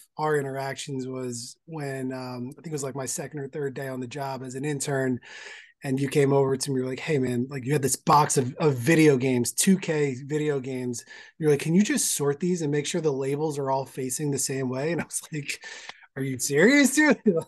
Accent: West Windsor, New Jersey, United States; So born and raised in Central Jersey, a small town called West Windsor.

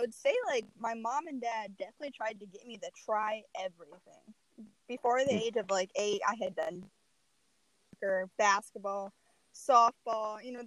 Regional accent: Rochester, New York, United States; Yeah. So I am born and raised in Rochester, New York.

